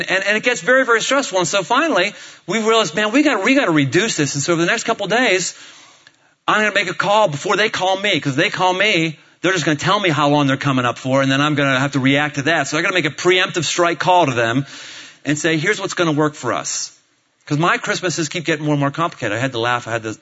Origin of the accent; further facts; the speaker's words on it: Pittsburgh, Pennsylvania, United States; now in Cincinnati, United States; Because you knew that I was born and bred in Pittsburgh. 30 years, born and bred.